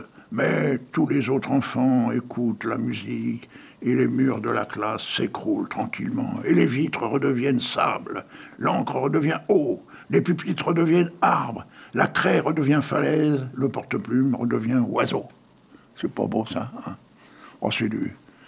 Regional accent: Hauts-de-France, France; on fait pas ça avec un mec du Nord. Hein. Tu sais que je suis un ch'timi, moi.

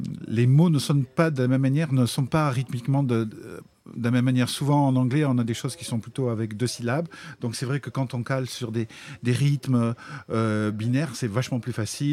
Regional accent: La Coquille, Nouvelle-Aquitaine, France; De La Coquille, comme on dit en anglais, born and raised in Périgord. Je suis né à l'hôpital à Périgueux.

